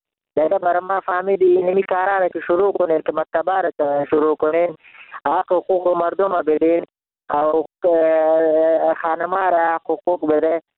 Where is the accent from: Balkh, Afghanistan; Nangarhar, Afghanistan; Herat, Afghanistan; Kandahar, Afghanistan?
Nangarhar, Afghanistan; Jalalabad; من خودم افغان هستم، ننگرهار هستم، از خار شهر جلال‌آباد.